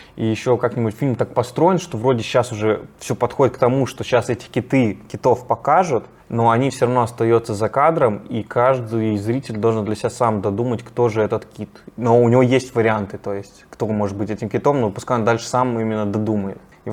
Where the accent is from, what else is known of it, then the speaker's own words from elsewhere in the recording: Saint Petersburg, Russia; Я хоть из Питера, я обожаю свой город